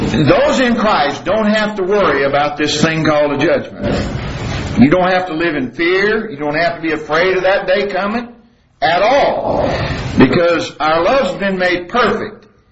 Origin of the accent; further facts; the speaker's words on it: Birmingham, Alabama, United States; when I was a little boy growing up in Birmingham, Alabama, every little boy had a pocket knife.